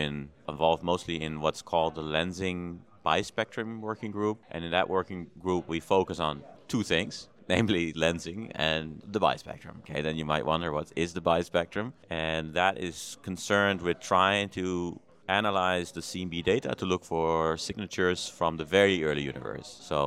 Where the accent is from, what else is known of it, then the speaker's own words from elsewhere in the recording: Amsterdam, North Holland, Netherlands; I'm a cosmologist from the Netherlands. So I was born in Amsterdam, and I'm currently a professor at the University of Groningen in the north of the Netherlands.